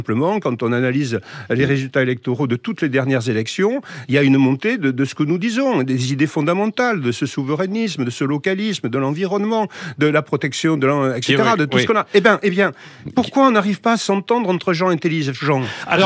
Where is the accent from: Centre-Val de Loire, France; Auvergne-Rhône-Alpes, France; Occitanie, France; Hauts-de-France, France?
Occitanie, France; Toulouse; born there; Je suis né à Toulouse, ma femme est née à Toulouse, mes enfants sont nés à Toulouse. Je suis originaire donc de la Haute-Garonne, du Tarn, de l'Ariège et de l'Aveyron.